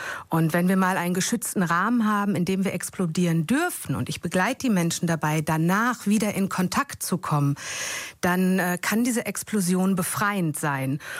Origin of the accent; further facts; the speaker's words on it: Herne, North Rhine-Westphalia, Germany; born there; now in Bochum, Germany; ich bin in Herne geboren